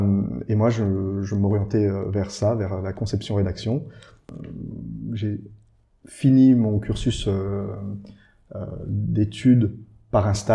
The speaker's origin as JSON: {"language": "French", "town": "Briey", "region": "Grand Est", "country": "France", "said": "Ouais, je suis originaire du côté de Briey."}